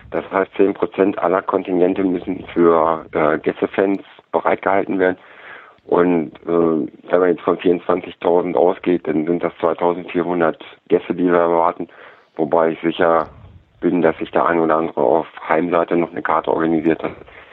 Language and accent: German; Braunschweig, Lower Saxony, Germany; ich bin in Braunschweig geboren, aufgewachsen